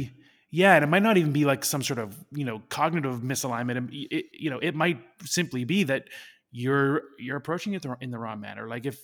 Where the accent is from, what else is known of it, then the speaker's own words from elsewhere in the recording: Canada; I grew up skiing in Canada